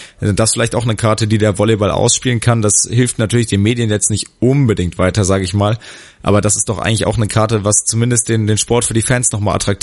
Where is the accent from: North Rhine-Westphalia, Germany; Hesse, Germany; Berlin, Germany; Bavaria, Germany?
Hesse, Germany; da sehr im Rhein-Main-Gebiet unterwegs bin, weil es meine Heimat ist